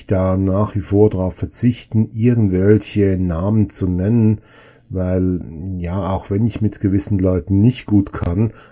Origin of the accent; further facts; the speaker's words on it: Switzerland; Weil bei uns in der Schweiz ist es halt wirklich so